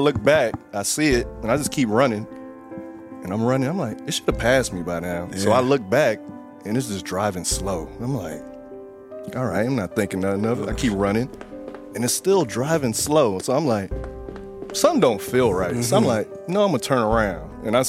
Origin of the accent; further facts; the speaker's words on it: Florida, United States; How y'all liking Florida? Y'all went to my home state.